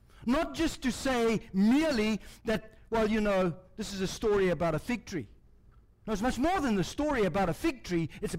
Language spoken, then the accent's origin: English; Ireland; I know that. I'm Irish.